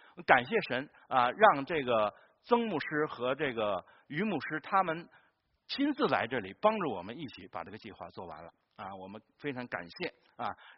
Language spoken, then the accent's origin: Chinese; China; 我想分享一点呢，就是我们中国人